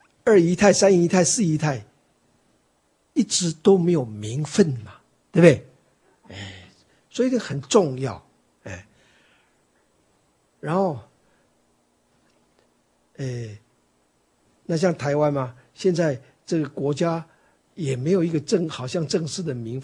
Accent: China; 那尤其是我们中国人又更重要

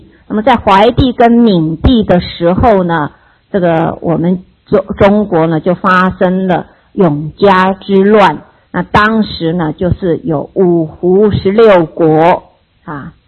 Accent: Taiwan; 我们台湾人称我们叫什么人？河洛人哈。

